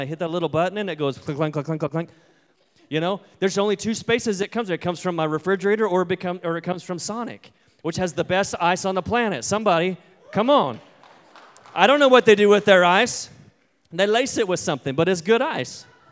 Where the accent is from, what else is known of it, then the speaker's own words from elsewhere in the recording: Kansas, United States; You know, I'm from Kansas. I know what a white-tailed deer looks like